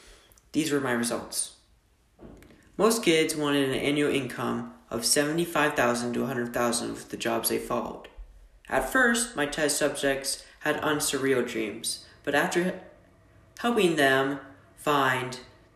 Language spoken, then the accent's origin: English; United States; But I'm also American.